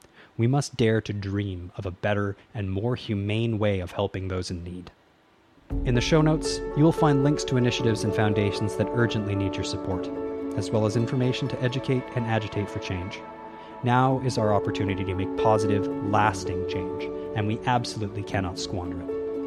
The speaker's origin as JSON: {"language": "English", "country": "Canada", "said": "As a Canadian"}